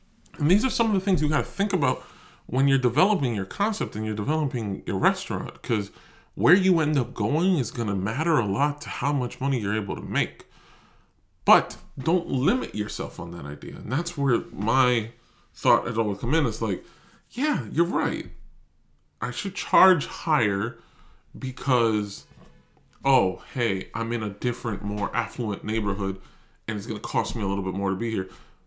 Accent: New York City, New York, United States; I grew up in Spanish Harlem. I grew up in the Bronx. These are the places that molded me and made me.

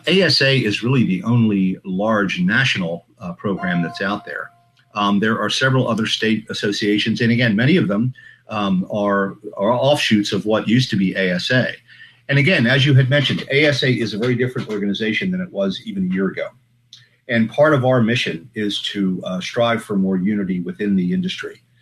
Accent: Pennsylvania, United States; now in Virginia, United States; The state I grew up in Pennsylvania has had one forever. Virginia does, where mm-hmm. I live now.

